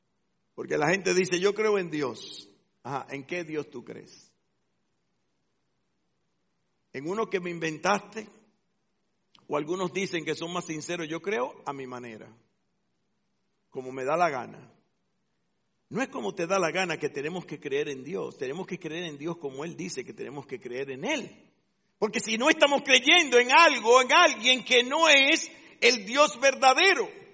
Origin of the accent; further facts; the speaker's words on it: San Pedro de Macorís, Dominican Republic; now in Santo Domingo, Dominican Republic; San Pedro de Macorís, en un sitio que le llaman El Peñón. Ahí me crié hasta los 10 años. Después me fui a San Pedro de Macorís y cuando vine a estudiar a la capital, arquitectura, vine en el año 67, y aquí me quedé.